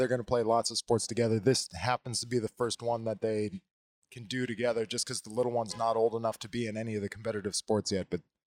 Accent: Wisconsin, United States; My riding background was growing up in Wisconsin, it was a little more cruiser influenced.

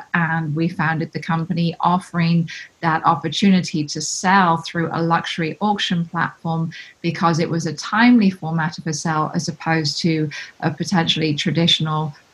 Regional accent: England, United Kingdom; Having come from Europe, I grew up in England

